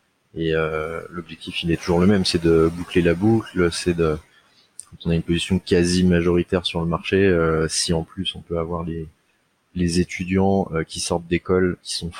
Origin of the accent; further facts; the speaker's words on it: Île-de-France, France; moi je viens de Seine-Saint-Denis